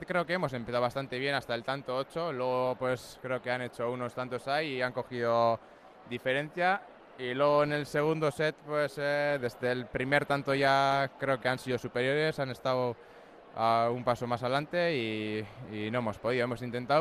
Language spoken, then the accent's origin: Spanish; Guernica, Basque Country, Spain; para mí es un orgullo jugar aquí en Guernica, que es mi pueblo